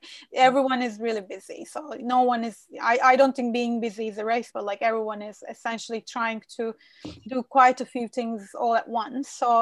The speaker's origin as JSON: {"language": "English", "region": "Aegean Region", "country": "Turkey", "second_language": "English", "said": "I mean, I was born literally 2 kilometers away from Greece. You know, I'm from the Aegean bit of Turkey, isn't it?"}